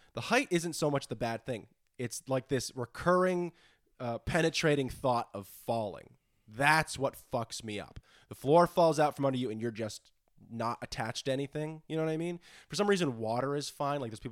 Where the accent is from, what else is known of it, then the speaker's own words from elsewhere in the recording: Vermont, United States; I'm from Vermont, where the tallest building is maybe 10 stories.